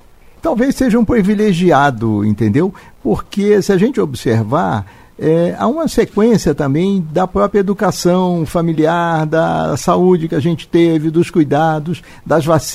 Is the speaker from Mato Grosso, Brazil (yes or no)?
no; Rio de Janeiro, Brazil; Eu sou oriundo do Rio de Janeiro